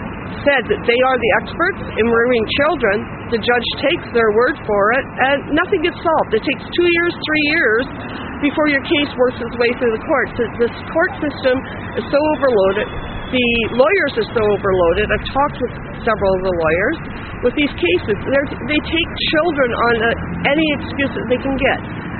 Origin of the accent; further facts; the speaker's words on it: Cornwall, Ontario, Canada; now in Alberta, Canada; I originally was born and raised in Cornwall. I live out in Alberta now.